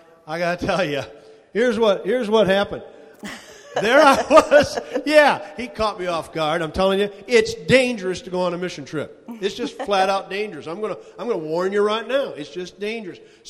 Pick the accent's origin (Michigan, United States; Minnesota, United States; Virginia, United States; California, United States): Michigan, United States; Grayling; Now, I was raised in Grayling, Michigan, actually. I mean, from the sixth grade on, that's where we were.